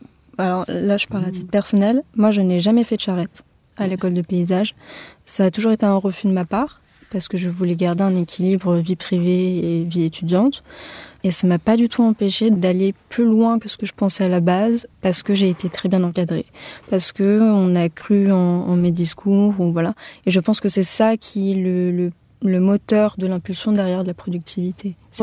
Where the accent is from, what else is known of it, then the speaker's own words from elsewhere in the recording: Cergy-Pontoise, Île-de-France, France; Alors, moi, je viens du côté de Cergy-Pontoise.